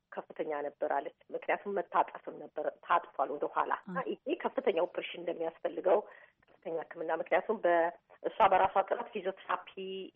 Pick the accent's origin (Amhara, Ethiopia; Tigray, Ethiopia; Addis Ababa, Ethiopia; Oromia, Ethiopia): Oromia, Ethiopia; Holeta; born there; እኔ ያን ጊዜ ትንሽ ልጅ ሆኜ ሆለታ ነው የተወለድኩትኝ፣ ጉንትታ የሚባል ትንሽ ከተማ ውስጥ እዛ ተወልጄ